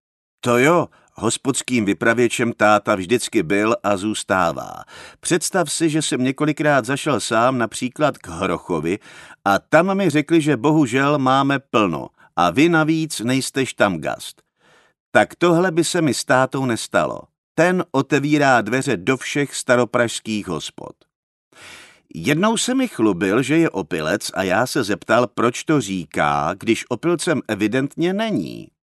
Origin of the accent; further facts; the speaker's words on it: Prague, Czechia; V Letohradské 200 metrů odsud. Půl dětství jsem strávil v Letenských sadech a jejich blízkém okolí.